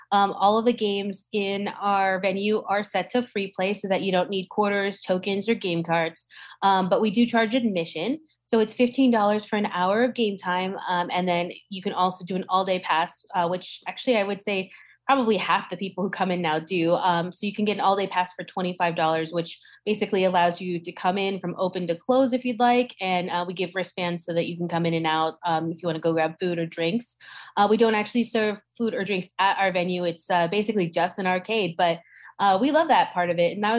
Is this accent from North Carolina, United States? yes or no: no; Highland Park, California, United States; So I actually did grow up in the area. I was born and raised in Highland Park. My parents have basically lived in the same house since the 60s. So that's where I'm from.